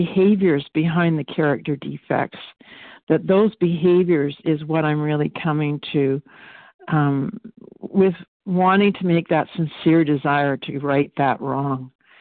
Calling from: British Columbia, Canada; I'm calling in from British Columbia, Canada.

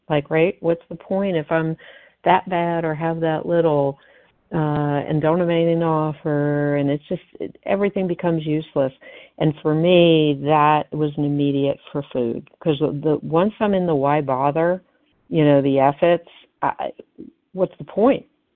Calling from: Atlanta, Georgia, United States; Oh, sorry. Yeah, Atlanta, Georgia.

